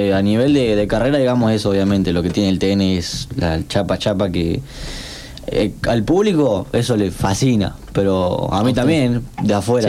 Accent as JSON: {"language": "Spanish", "town": "San Gregorio", "region": "Santa Fe", "country": "Argentina", "lives_now": "Córdoba, Argentina", "said": "Bueno, yo soy de San Gregorio, de Santa Fe. Como decía vos, para ahí no tengo tonada de cordobés."}